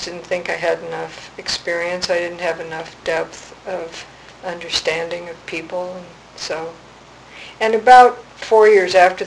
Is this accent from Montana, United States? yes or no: no; Idaho, United States; I'm from Idaho, and I'd lived in Ketchum and Haley and before, and so I went back there